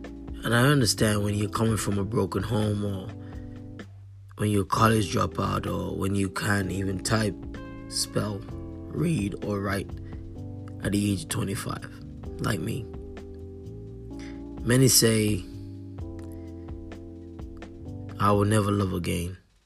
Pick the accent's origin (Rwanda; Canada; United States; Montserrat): Montserrat; now in London, United Kingdom; You see, I grew up in Montserrat. And in Montserrat, it's like, it's so beautiful.